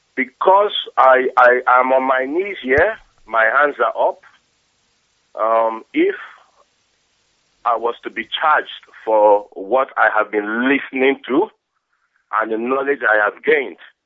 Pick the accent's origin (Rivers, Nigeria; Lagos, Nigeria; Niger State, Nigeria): Lagos, Nigeria; I was born and bred in Lagos.